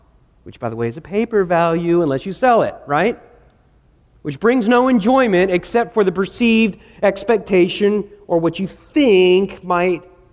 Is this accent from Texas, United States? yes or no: yes; Dallas, Texas, United States; I remember growing up in Dallas. Within a period of about 3 years, I had 3 bikes stolen.